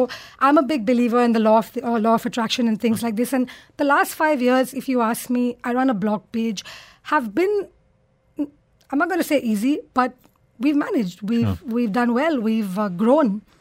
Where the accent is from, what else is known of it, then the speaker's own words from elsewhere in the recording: India; English is a second language; I come from India, where I grew up in a country where it wasn't heard of.